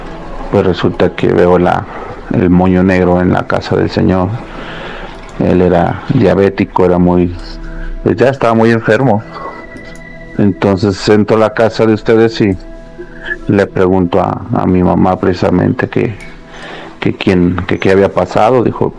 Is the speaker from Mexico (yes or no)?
yes; León, Guanajuato, Mexico; yo soy de León, Guanajuato.